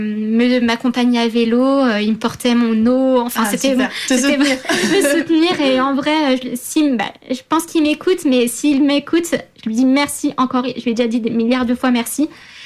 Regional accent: Troyes, Grand Est, France; je sais que quand je suis chez moi à Troyes

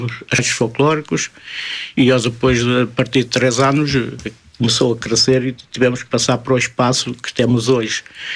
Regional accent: Portugal; nós somos imigrantes, mas somos portugueses, como eu digo, o nosso coração está sempre em Portugal

